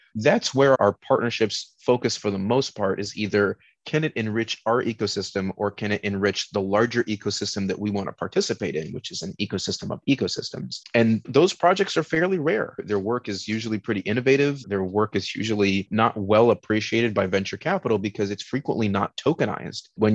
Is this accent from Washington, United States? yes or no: no; Miami, Florida, United States; also born or lived in Austin; Today, I am back in my hometown of Miami. I was in Austin for about 10 years, and I still keep up my apartment there.